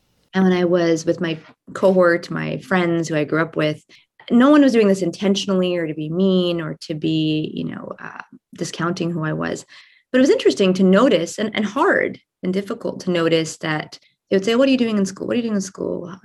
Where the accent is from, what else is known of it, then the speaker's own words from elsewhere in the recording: New Jersey, United States; My parents immigrated to New Jersey from India in the 70s. And I was raised in New Jersey and spent most of my young adulthood there on the East Coast.